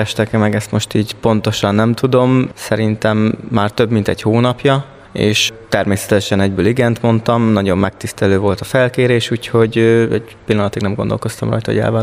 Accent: Győr, Győr-Moson-Sopron, Hungary; hát én eleve Győrbe születtem, Győrbe élek, Győrbe járok egyetemre

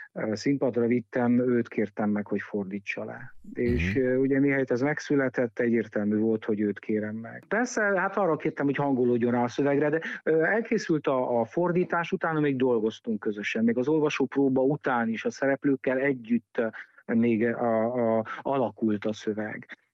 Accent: Transylvania, Romania; amiért engem érdekel erdélyi magyarként az, hogy egy felkiáltó jel legyen, egy intőjel az, hogy végülis hová juthatunk, milyen sorsra juthatunk mi is erdélyi magyarok

